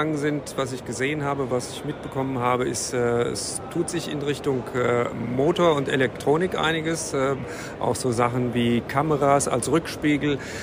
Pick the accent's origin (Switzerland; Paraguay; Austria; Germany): Germany; Frankfurt, Hesse; Als Frankfurter sehe ich das noch einen Tick anders